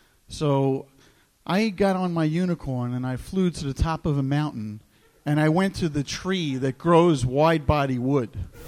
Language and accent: English; New Jersey, United States; You know, I'm from Jersey. You know, what can I tell you?